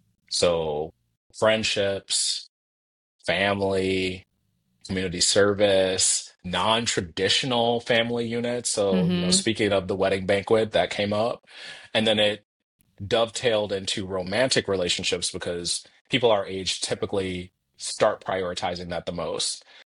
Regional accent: United States; that, I think that as an American, that's what my expectations of my neighbors are.

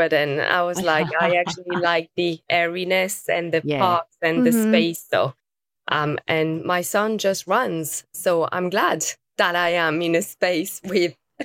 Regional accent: Lyon, Auvergne-Rhône-Alpes, France; now in New York, United States; I'm originally from Lyon, third largest city in France.

